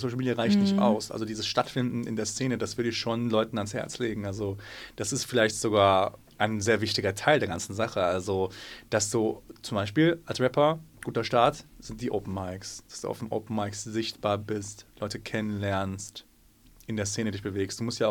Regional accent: Essen, North Rhine-Westphalia, Germany; Aber ist Essen meine Heimat? Ja, auf jeden Fall.

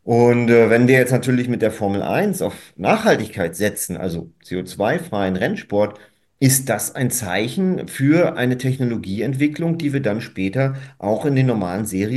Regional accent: Mecklenburg-Vorpommern, Germany; ich komme hier auch aus der Region und bin dann nach Stralsund zurückgekommen

